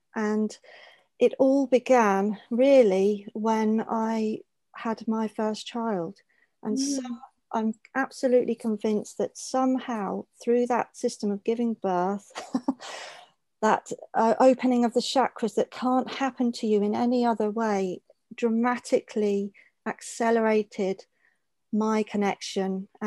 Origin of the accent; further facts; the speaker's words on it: England, United Kingdom; Well, I'm from England, but I actually live on a very small little island at the bottom of the UK.